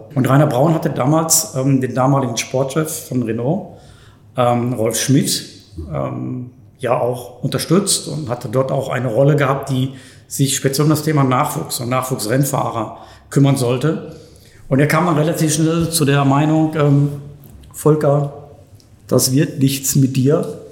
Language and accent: German; Bochum, North Rhine-Westphalia, Germany; Ich komme ursprünglich aus Bochum.